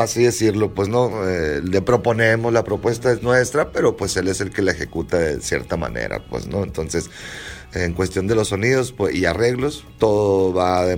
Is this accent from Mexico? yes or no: yes; Sonora, Mexico; tratamos de incluir eso que nos caracteriza como sonorenses también muchas veces, ¿no? Entonces, o como mexicano